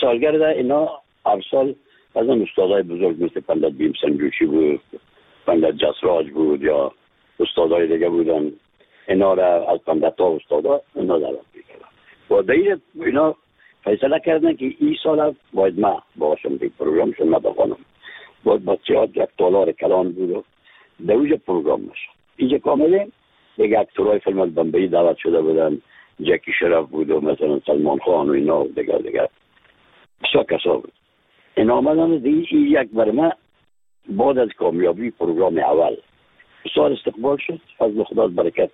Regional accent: Afghanistan; از افغانستان هستم

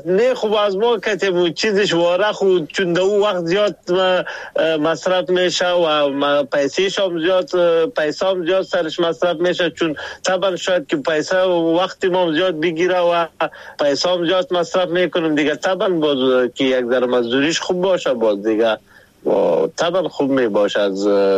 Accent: Afghanistan; ما شما افغان هستیم

